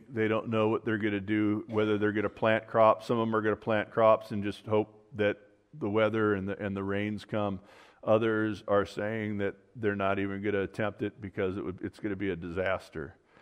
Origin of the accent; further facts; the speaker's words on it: California, United States; and I grew up in Southern California. We used to go boating on Lake Mead when it was full.